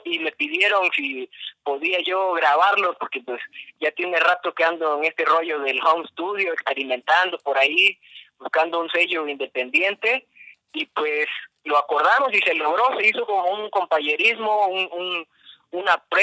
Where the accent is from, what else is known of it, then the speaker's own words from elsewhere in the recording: Otatitlán, Veracruz, Mexico; now in Xalapa, Mexico; Yo actualmente radico en Jalapa, Veracruz, pero soy originario de Otatitlán, Veracruz, mejor conocido como el Santuario, la Tierra del Cristo Negro.